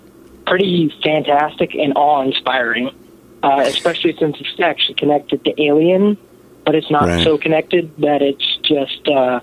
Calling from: Kansas City, Missouri, United States; Hi, Jeff. … I'm calling from the Kansas City area.

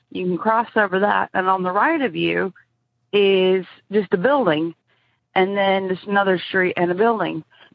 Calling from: Kansas City, Missouri, United States; I'm calling from Kansas City, Missouri.

